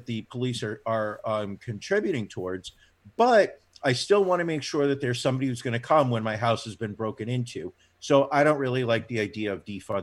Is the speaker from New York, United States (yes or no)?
yes; New York City, New York, United States; those kids are doing more criminal shit than I did growing up in New York City.